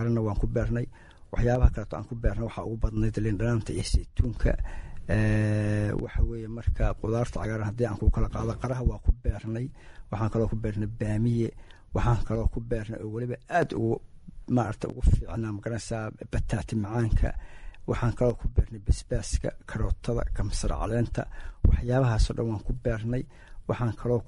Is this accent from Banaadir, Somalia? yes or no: no; Golol, Mudug, Somalia; born there; anigu horta mudug baan ku dhashay. qaasatan waxaan ku dhashay meel la yiraahdo Golol afbar waa qotoolada la yiraahdo ayaan ku dhashay